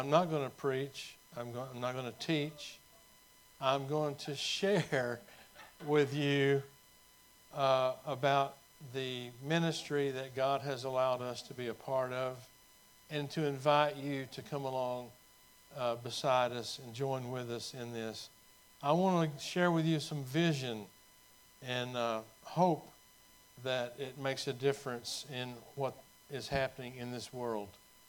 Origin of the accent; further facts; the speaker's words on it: Texas, United States; also born or lived in England; I knew that I would be leaving Texas, where I'm from. This is my home state.